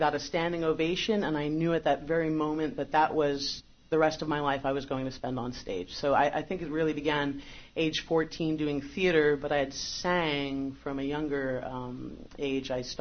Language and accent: English; Ronkonkoma, New York, United States; also born or lived in Queens; I'm originally from New York. I actually was born in Queens, and I lived there until I was five, and I grew up on Long Island.